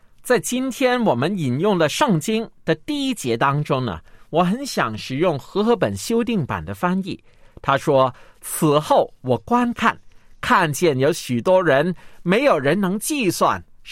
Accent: China; 就好像我们中国人清明节一样，纪念我们的前人，慎终追远。

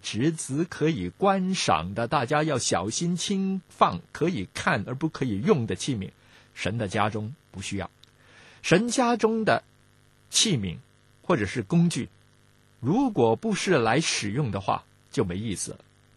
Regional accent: Hong Kong; 咱们香港人呢，就有上茶楼饮茶喝点心的这种的习惯

